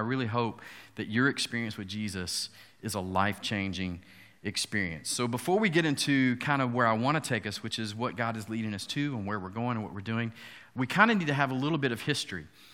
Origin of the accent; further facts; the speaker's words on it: Atlanta, Georgia, United States; If you don't know, I'm from Atlanta. I'm a Falcons fan.